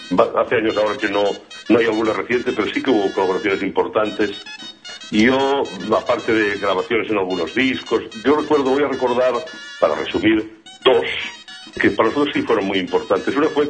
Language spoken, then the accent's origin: Spanish; Andalusia, Spain; porque nosotros, claro, somos andaluces, entonces queremos reflejar, pues decir, la situación de andaluces en Cataluña